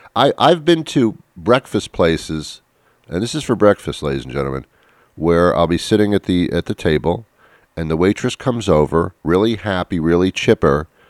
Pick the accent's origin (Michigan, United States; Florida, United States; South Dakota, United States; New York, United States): New York, United States; I'm not from this area. I'm from New York, and we didn't drop our eggs there.